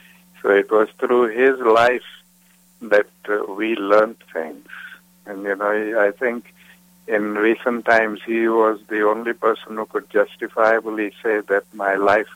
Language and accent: English; South Africa; moved away; also born or lived in India; It was difficult because I grew up in South Africa at a time when there was a lot of hate and prejudice there